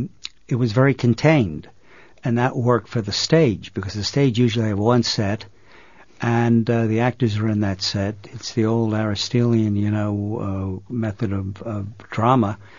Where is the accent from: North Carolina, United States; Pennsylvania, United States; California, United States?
Pennsylvania, United States; Philadelphia; I grew up in Philadelphia, as did Dick.